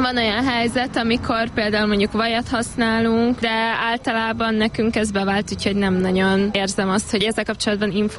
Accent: Great Hungarian Plain, Hungary; alföldiek vagyunk, és hogy ez már inkább ilyen megszokott nálunk

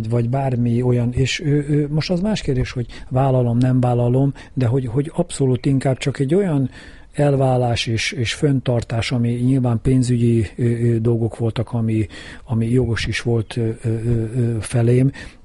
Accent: Kecskemét, Bács-Kiskun, Hungary; a kecskeméti lakosokra, nem csak azért, mert itt születtem, ugye a városközpontban, itt nőttem fel a egyik városrészbe, ugye a Széchenyi városba

